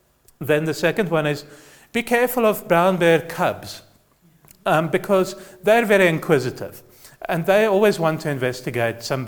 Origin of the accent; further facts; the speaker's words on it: South Africa; because I'm from South Africa.